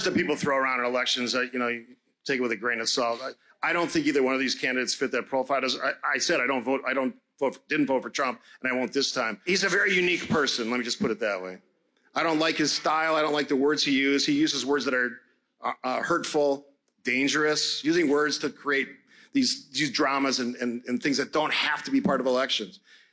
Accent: Cudahy, Wisconsin, United States; I grew up in Cudahy.

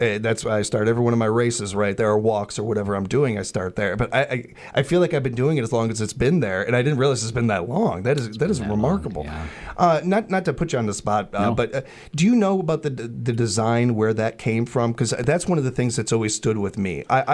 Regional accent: Chicago, Illinois, United States; I grew up in Chicago. One of my first field trips was to the Chicago Fire Department.

